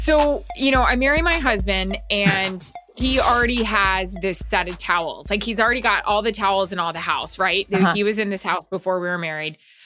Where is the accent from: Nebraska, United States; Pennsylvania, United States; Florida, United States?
Florida, United States; So I grew up in Florida, as I'm itching myself right now. Grew up in Florida.